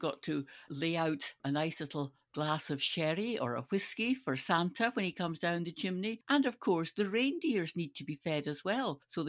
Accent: Stirling, Scotland, United Kingdom; I grew up in Stirling, and Bridge of Allen is about two, three miles outside Stirling.

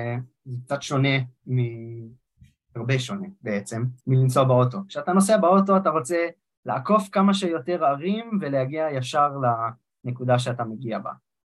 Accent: Jerusalem, Jerusalem District, Israel; אבל בתור ירושלמי היה לנו רק קו רכבת אחד

